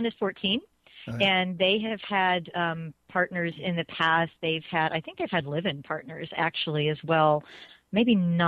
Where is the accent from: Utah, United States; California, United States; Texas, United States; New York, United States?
Texas, United States; It was only about 90. I'm from Texas.